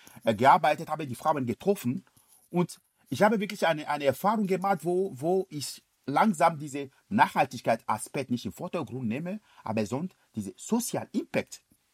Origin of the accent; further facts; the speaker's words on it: Benin; German is a second language; Benin ist mein Heimatland, ist das siebte Cashew-Produzent weltweit.